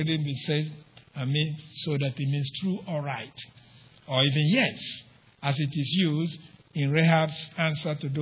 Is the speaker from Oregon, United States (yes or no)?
no; Mississippi, United States; I said, I'm from Mississippi.